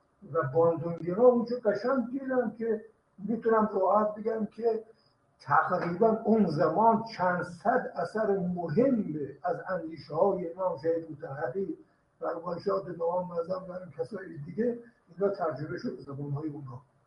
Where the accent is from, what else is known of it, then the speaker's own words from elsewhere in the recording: Iran; گفتم که من ایرانی هستم